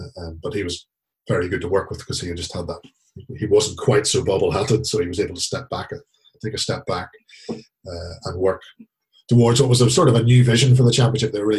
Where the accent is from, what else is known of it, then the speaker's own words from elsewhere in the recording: Banbridge, Northern Ireland, United Kingdom; I grew up in Banbridge, which is in good country for plenty of stages in the circuit of Ireland, the Ulster, and that sort of thing.